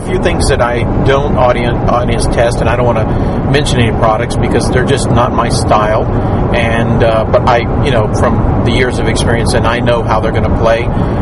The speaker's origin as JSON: {"language": "English", "region": "Texas", "country": "United States", "accent": "Texican", "said": "That was my Texican accent that you misplaced there"}